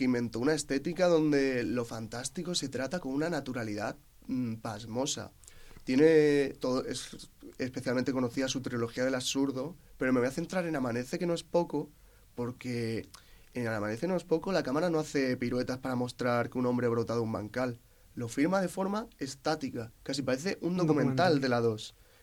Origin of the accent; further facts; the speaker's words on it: Spain; A mí, como actor español